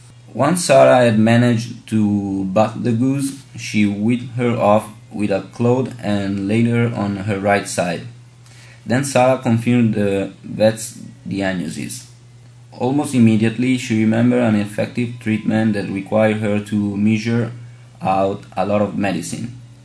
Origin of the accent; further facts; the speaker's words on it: Novara, Piedmont, Italy; also born or lived in Arona; I am from Novara, that is a city in Italy close to Milan. I was born in Arona, that is a town on a lake. The lake is called Lago Maggiore in Italian, and it's a very nice town.